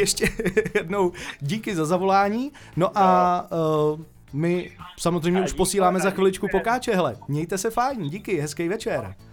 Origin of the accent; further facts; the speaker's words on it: Hazlov, Karlovy Vary Region, Czechia; já jsem původem z Hazlova